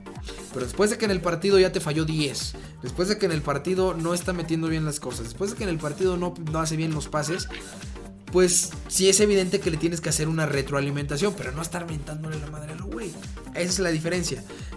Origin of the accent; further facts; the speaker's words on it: Mexico; nosotros como mexicanos, como aficionados